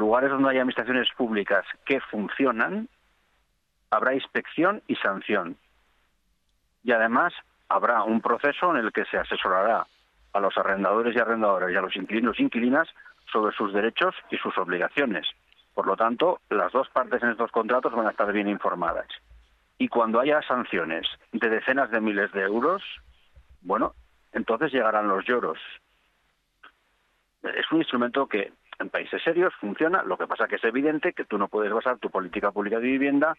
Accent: Spain; lo que a uno como ciudadano español le inquieta

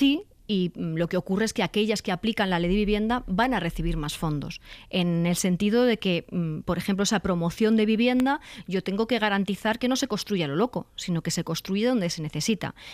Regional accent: Castilla-La Mancha, Spain; si ese joven hoy vive en un municipio de Ciudad Real, mi tierra

